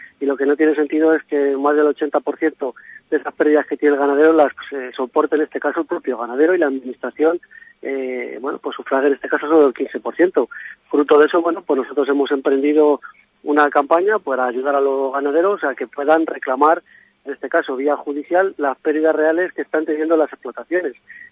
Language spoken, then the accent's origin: Spanish; Castile and León, Spain; pues lo que es la parte ganadera vaya representada por gente que somos de Ávila